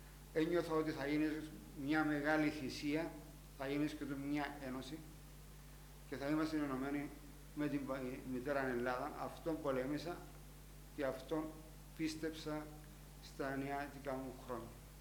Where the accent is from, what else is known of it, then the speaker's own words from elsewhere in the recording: Limassol, Limassol District, Cyprus; now in London, United Kingdom; Και έφυγα από την Κύπρο, από τη Λεμεσό με πλοίο, στις 13 Αυγούστου του 1974.